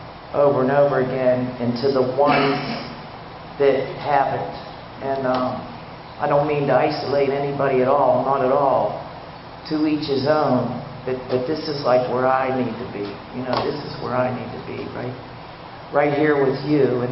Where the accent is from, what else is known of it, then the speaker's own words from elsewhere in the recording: Pittsburgh, Pennsylvania, United States; I grew up over on Penn and Main Street, the cusp of Lawrenceville, Bloomfield, and Garfield, and I covered all areas by the time I was 10.